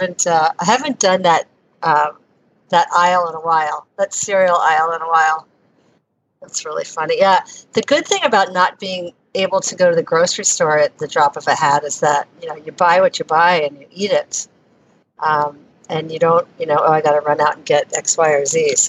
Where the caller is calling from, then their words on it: Wellington, Florida, United States; I'm still in Wellington, Florida.